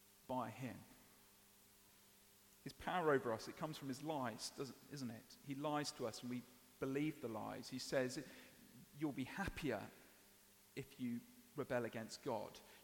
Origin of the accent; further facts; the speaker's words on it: United Kingdom; We're British.